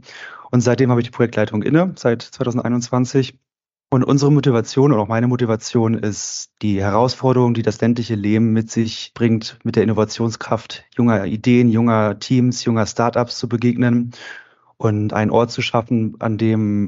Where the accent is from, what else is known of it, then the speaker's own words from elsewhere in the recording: Wolfenbüttel, Lower Saxony, Germany; also born or lived in Salzgitter; Ich bin selber Wolfenbüttler ursprünglich. Mhm. Also ich bin zwar in Salzgitter geboren, aber in Wolfenbüttel aufgewachsen